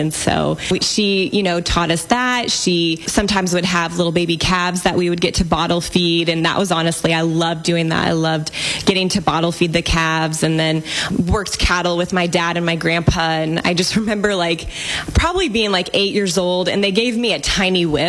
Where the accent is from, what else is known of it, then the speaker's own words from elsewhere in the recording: Albia, Iowa, United States; now in Tulsa, United States; anytime I show my friends pictures in Tulsa or just talk about my hometown, they're like, it sounds like a Hallmark hometown.